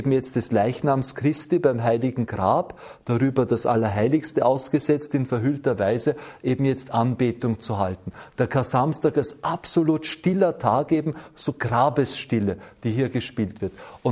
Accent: Austria; Bei uns in Österreich und ich glaube auch im bayerischen Raum gibt es diesen Brauch des heiligen Grabes

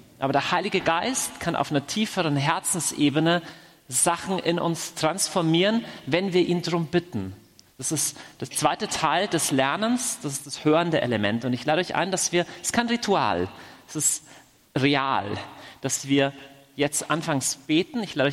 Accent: Augsburg, Bavaria, Germany; ich komme aus Augsburg.

